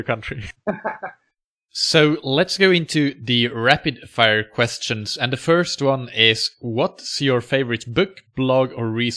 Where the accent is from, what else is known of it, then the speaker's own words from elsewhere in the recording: Finland; English is a second language; I know that in my home country, Finland, that actually it's very uncommon